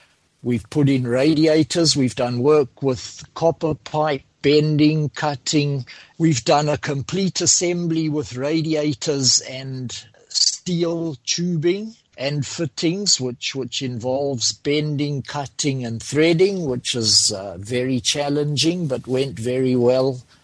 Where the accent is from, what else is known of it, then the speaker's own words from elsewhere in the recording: Coventry, West Midlands, United Kingdom; I'm from Coventry.